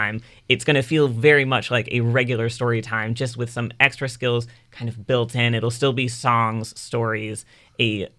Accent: Richmond, United States; I grew up in Richmond, and I went to the Belmont branch.

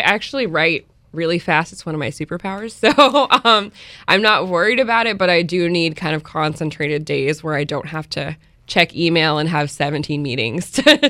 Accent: California, United States; also born or lived in Ohio / Texas; I'm from California. I lived in Ohio. I lived in Texas.

